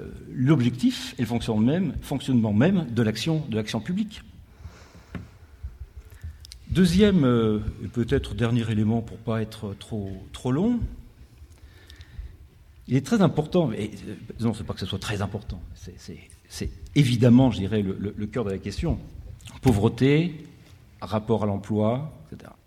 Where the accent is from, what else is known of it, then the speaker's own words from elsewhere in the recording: Grenoble, Auvergne-Rhône-Alpes, France; je suis grenoblois